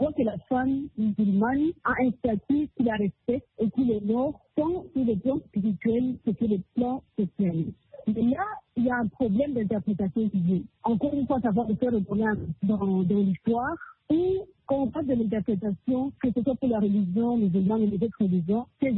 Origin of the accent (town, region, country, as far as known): Rwanda